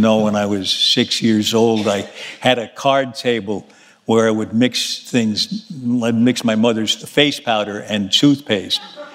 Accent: Manhattan, New York, United States; born there; Well, I was born in Manhattan on 32nd Street and 3rd Avenue.

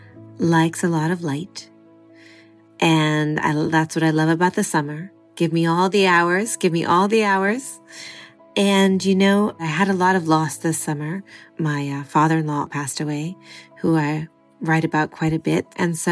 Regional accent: California, United States; I have always been a summer girl, born and raised in California.

